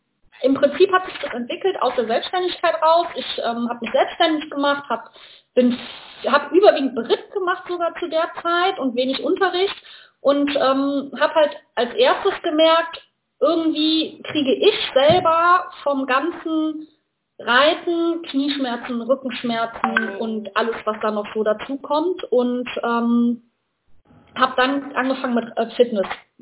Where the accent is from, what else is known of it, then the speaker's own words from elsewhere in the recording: North Rhine-Westphalia, Germany; Ich komme aus der Nähe von Köln.